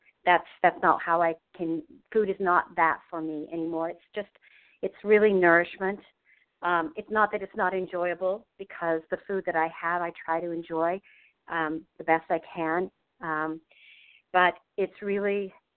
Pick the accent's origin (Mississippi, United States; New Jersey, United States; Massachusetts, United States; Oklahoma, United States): Massachusetts, United States; Boston; from Boston, Massachusetts